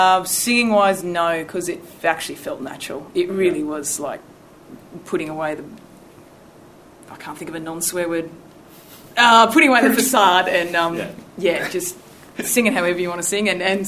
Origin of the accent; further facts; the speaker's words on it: Canberra, Australian Capital Territory, Australia; now in Sydney, Australia; So then when I moved to Sydney, I was from Canberra originally